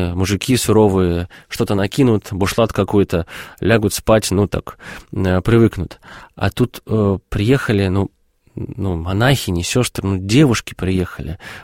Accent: Moscow, Russia; Я как москвич

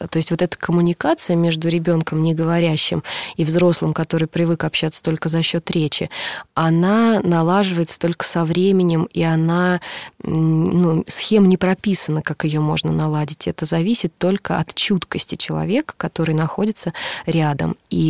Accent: Volga region, Russia; Я вообще с Поволжья и заканчивала в Саратове академию.

